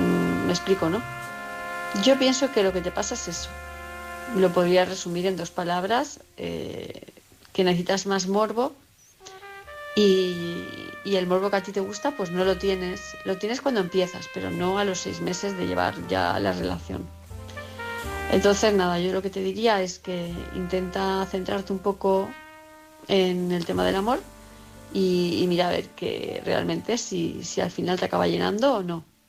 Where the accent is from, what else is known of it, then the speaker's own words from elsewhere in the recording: Palma, Balearic Islands, Spain; de Palma de Mallorca